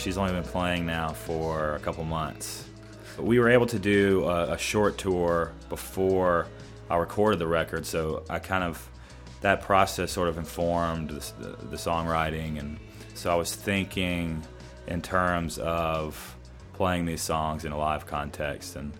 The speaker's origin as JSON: {"language": "English", "region": "Georgia", "country": "United States", "tie": "born or raised there", "said": "there certainly isn't much cutting-edge dance music happening in the areas where I grew up in Georgia."}